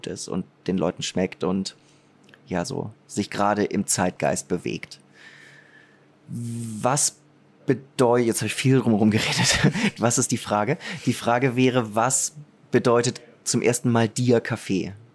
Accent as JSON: {"language": "German", "country": "Germany", "said": "Jetzt ist es ja so, dass, ich bin Deutscher"}